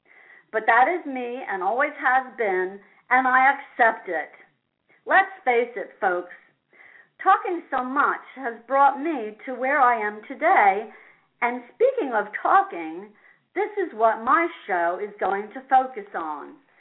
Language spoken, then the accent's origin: English; Asbury Park, New Jersey, United States; I grew up in Asbury Park, New Jersey.